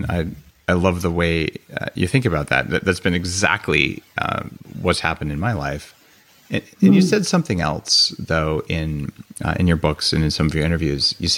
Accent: California, United States; I come from Silicon Valley. I'm a former computer hacker.

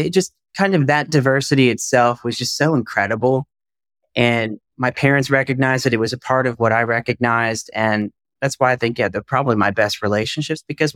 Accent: Texas, United States; also born or lived in Southeast Asia; Oh, I'm from Texas. I'm a Texan. We're Americans.

